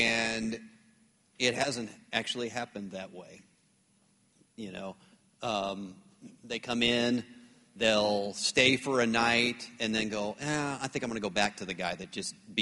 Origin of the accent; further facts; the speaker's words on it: Texas, United States; I said, look, I'm from Texas. If I don't know how to grill, something's wrong, you know.